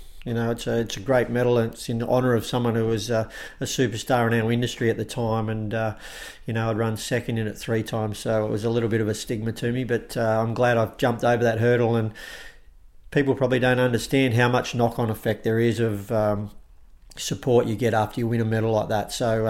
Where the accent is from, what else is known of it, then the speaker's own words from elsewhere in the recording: Adelaide, South Australia, Australia; now in Mornington Peninsula, Australia; we come from Adelaide. We lived on a similar sort of property, and wanted to try and copy that and feel like we're still at home.